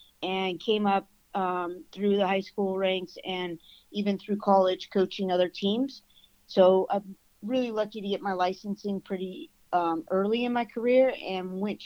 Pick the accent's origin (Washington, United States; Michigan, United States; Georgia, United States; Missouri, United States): Washington, United States; I'm from Washington State originally. I started coaching there.